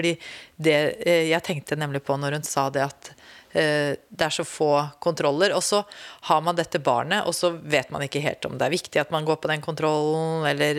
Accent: Norway; Ja, jag är väldigt norsk i dette svenske våglängdgrejen här.

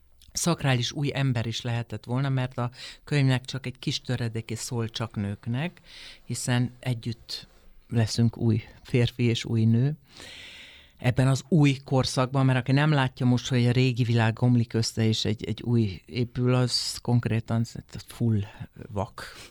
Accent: Hajdúnánás, Hajdú-Bihar, Hungary; moved away as an adult; also born or lived in Debrecen; now in Budapest, Hungary; tehát 86-ban, a rendszerváltás előtti iszonyú izgalmas underground időszakban felköltözött a hajdonási kislány Budapestre

